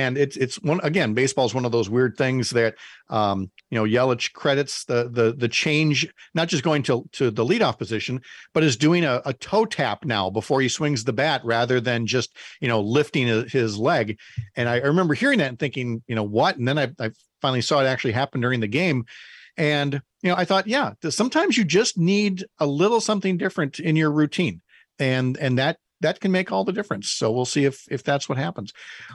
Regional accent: St. Paul, Minnesota, United States; I grew up in St. Paul. That was going to be called Pig's Eye.

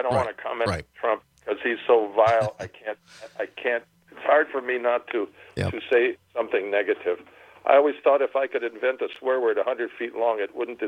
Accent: United States; I was born and raised in America.

